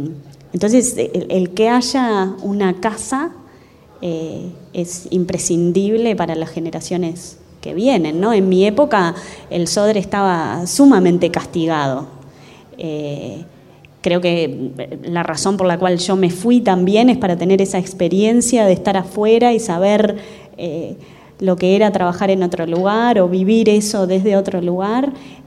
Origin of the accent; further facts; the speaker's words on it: Uruguay; Siempre fui como súper uruguaya y muy abanderada y soy como muy patriota